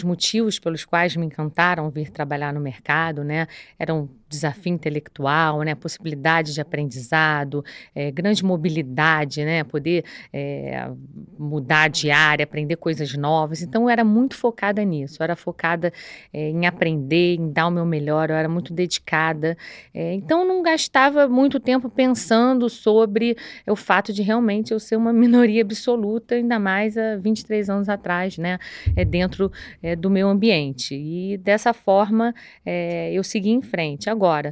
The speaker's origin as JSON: {"language": "Portuguese", "region": "Rio de Janeiro", "country": "Brazil", "said": "sou carioca, estudei no Colégio Militar do Rio de Janeiro"}